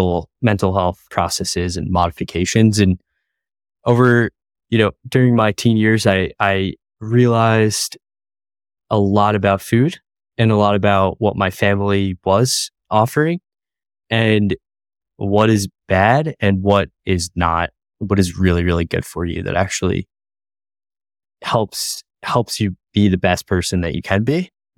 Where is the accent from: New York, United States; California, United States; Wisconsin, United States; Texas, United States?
New York, United States; So I'm from New York, Westchester, like about an hour north of the city. Italian American family, third generation. I'm 29 now.